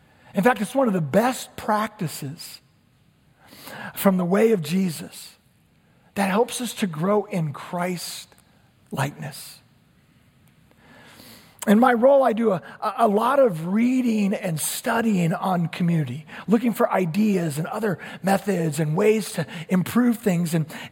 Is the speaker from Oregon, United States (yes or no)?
no; Tempe, Arizona, United States; now in Jacksonville, United States; I moved here from Arizona in 1991, if you can believe it. And my wife Sherry and I, from the Tempe area